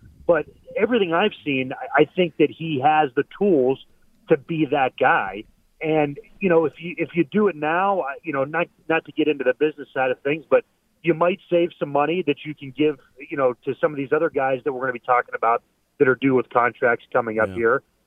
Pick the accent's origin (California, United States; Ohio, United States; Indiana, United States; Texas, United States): Ohio, United States; I'm a fan. I grew up in Northeast Ohio. There's that level of pride.